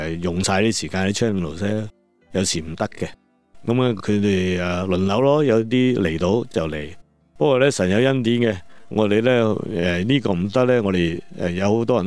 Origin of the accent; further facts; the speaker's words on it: Hong Kong; 因为我哋细嗰时喺香港咧，都听下少少国语歌咁啊